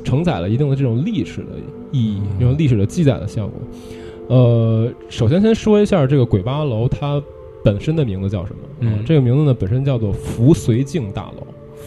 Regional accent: Beijing, China; 像我跟那个小王，我们都是北京的本地孩子嘛

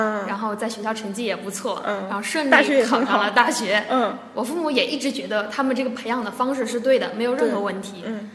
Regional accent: China; 就会觉得那一种对于生活的一种享受是我们中国人现在可能正缺乏的。

